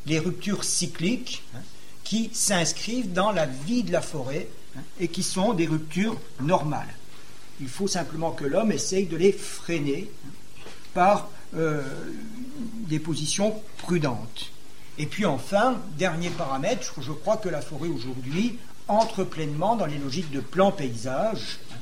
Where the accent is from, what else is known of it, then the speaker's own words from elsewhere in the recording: Grand Est, France; chez nous en Lorraine